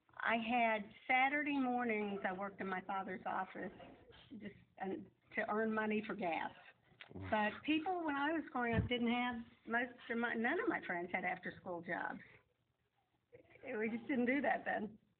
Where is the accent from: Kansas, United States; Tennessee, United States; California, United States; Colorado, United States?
Tennessee, United States; Memphis; I grew up here in Memphis. I went to White Station High School.